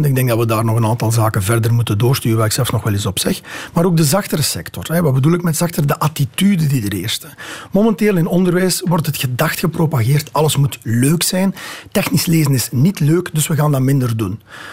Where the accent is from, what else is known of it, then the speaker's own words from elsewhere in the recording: Sint-Gillis-Waas, East Flanders, Belgium; Wel, ik kom zelf uit het Waasland, uit Sint-Gilles-Waas.